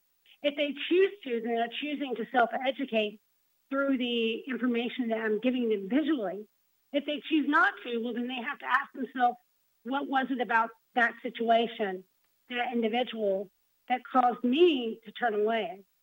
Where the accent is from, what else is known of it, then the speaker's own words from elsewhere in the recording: Marietta, Georgia, United States; Yes, actually, I'm from Marietta, which is just north of the metropolitan area.